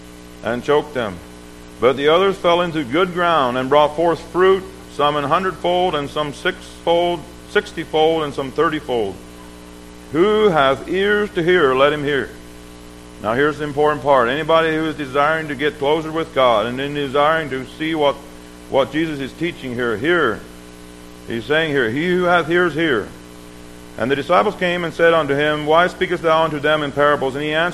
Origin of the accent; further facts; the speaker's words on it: Pennsylvania, United States; born there; As a little boy, I was born in Pennsylvania.